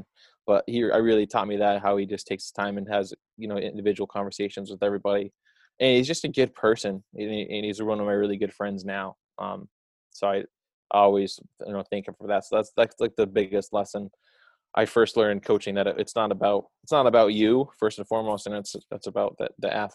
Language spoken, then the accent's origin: English; Rutland, Vermont, United States; I'm originally from Vermont, which is awesome, from Rutland, Vermont. So it's about an hour and a half south of Burlington, where my, you know, my parents currently live.